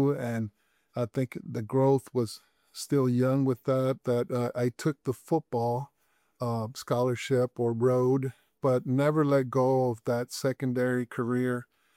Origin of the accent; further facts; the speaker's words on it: Texas, United States; first language es; English is a second language; growing up in Texas, football was king. And as I went on to high school, I was a late developer. I really transitioning from Spanish to English and stuff had kind of put me behind socially and mentally.